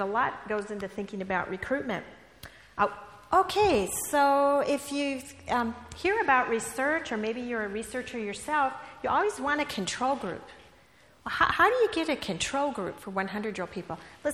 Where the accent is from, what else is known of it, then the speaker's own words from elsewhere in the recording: Iowa, United States; I'm originally from Iowa, so I was like, greens and sweet potatoes, why are they eating that?